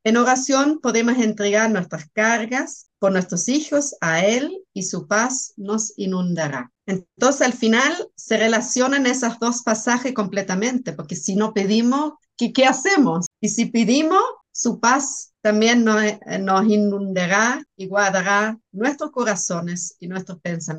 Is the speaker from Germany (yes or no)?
yes; Germany; moved away; Tú no sabes eso, pero yo vengo de Alemania donde habían como dos denominaciones